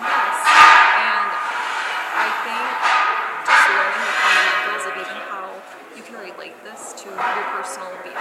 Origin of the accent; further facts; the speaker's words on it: Cashel, Wisconsin, United States; And I'm from Cashel, Wisconsin.